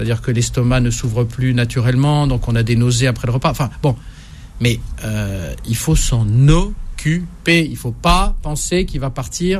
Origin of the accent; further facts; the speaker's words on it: France; moi, je suis français.